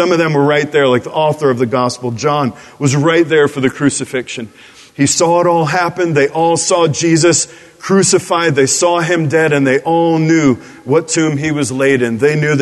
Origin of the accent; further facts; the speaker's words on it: New York City, New York, United States; I'm from New York City.